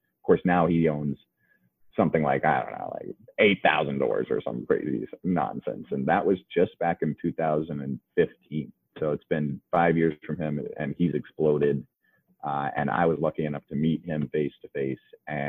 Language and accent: English; Cincinnati, Ohio, United States; I grew up in Cincinnati, and he was living in Cincinnati.